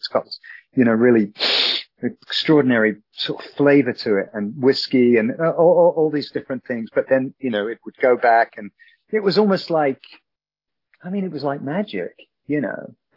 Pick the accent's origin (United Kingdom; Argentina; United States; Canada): United Kingdom; England; born there; 6/20/60 is my birthday. And I was born in the Midlands of England.